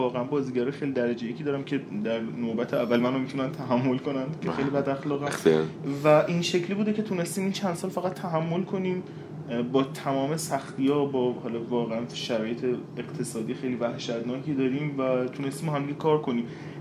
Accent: Shahrekord, Chaharmahal and Bakhtiari, Iran; ما سرپرست داریم توی شهر خودمون شهر کرد

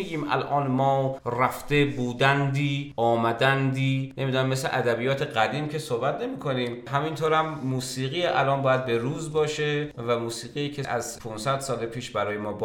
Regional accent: Iran; بعد از طرف دیگه من ایرانی هستم، حتما نمیتونم مثل یه آلمانی یا مثلا مثل یک روس موسیقی کلاسیک اجرا بکنم

